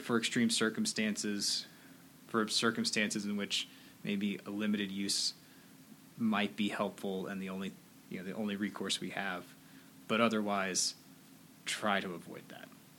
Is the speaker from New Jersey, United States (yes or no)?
no; Oklahoma, United States; I am of the generation, I was growing up in Oklahoma, and every Saturday at noon, they would test sirens.